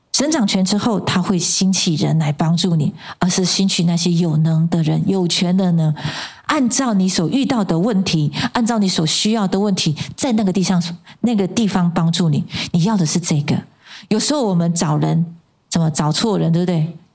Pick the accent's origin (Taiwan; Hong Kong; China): Taiwan; 但是我们台湾人的心要一致